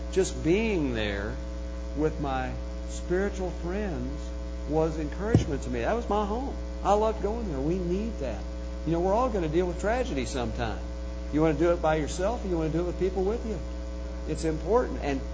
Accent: Oklahoma, United States; I grew up in Oklahoma.

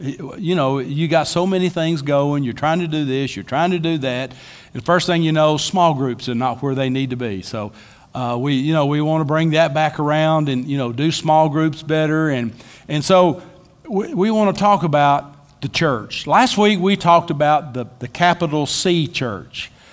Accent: Batesville, United States; My home church is Asbury United Methodist Church on Neely Street in Batesville. It's no longer a Methodist church. It is a Hispanic Assembly of God church now. But that's where I was raised.

